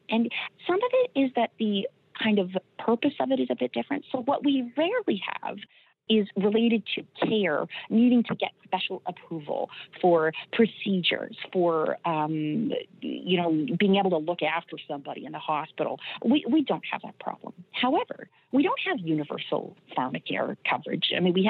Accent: Canada; So I think it is actually one of the great delusions that COVID has revealed for us as Canadian physicians.

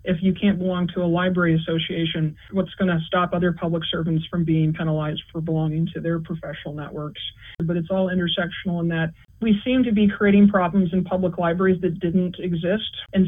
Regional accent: United States; Because as an American, I can tell you, we don't like being told how to raise our children.

